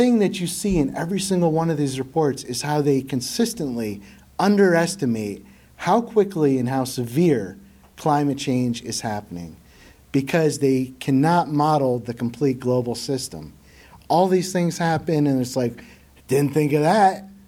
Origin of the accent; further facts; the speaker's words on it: Pennsylvania, United States; I'm not originally from Michigan. When I grew up, I grew up in Pennsylvania.